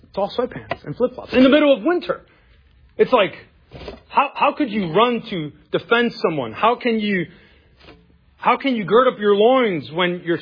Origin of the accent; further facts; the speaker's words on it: New York, United States; I grew up in Spanish Harlem, El Barrio.